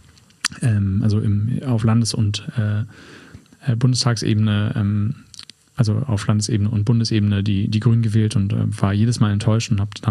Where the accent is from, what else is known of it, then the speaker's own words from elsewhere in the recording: Hamburg, Germany; gerade aus Hamburg, als Hamburger